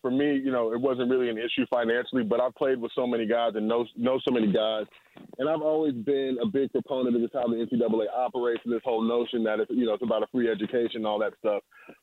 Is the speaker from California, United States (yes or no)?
yes; Los Angeles, California, United States; growing up in Los Angeles, you will be playing basketball.